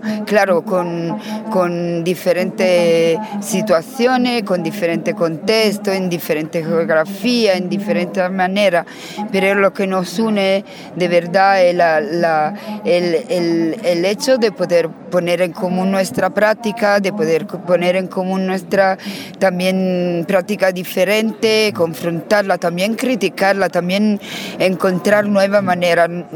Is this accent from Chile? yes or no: no; Italy; Yo soy de Italia, ¿no? Puede ser que no lo he dicho.